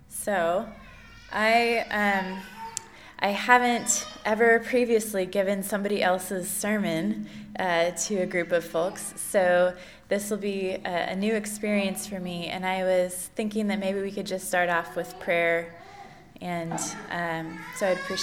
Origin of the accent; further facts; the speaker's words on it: Oregon, United States; So I am a Quaker from Oregon, and I currently live in Southern Oregon.